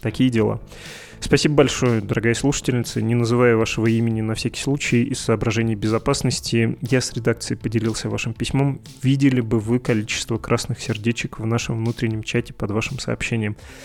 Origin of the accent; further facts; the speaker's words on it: Moscow, Russia; Это на мой ответ, что я из Москвы.